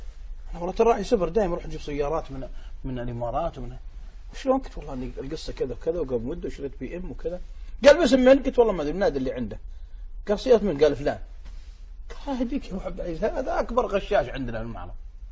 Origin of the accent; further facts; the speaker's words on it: Unaizah, Al-Qassim, Saudi Arabia; يتذكر ديرته إلى ديرتي القصيم قسم بالله نيزة